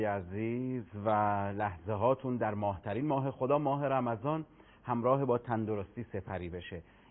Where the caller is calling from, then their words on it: Tehran, Tehran Province, Iran; از تهران هستم.